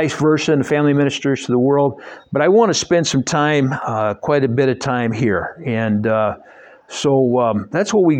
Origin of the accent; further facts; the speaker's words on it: Mackinac, Michigan, United States; I think maybe it's easier that Tyler is from Tremont. I'm from Mackinac.